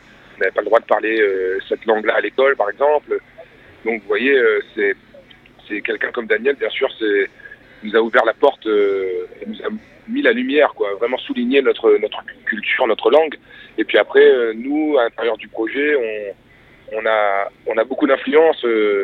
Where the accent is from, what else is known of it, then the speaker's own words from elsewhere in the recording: Réunion; born there; Je suis né à La Réunion, mais deux parents qui sont pas nés. Donc j'avais les deux cultures, j'ai les deux cultures en moi.